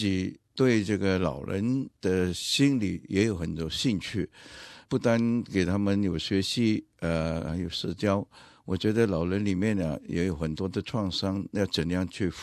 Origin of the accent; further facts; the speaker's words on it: Penang, Malaysia; moved away as an adult; 我来自马来西亚槟城。那我1986年被这里一个教会叫宣道堂邀请过来担任牧师。